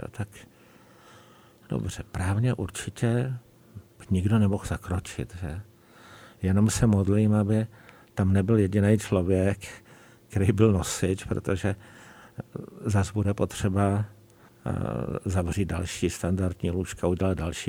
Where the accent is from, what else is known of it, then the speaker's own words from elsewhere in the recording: Bohemia, Czechia; nevýhodou u nás v Čechách je možná to, že my jsme se ještě tedy naši pradědové a dědové moc nectili státní autoritu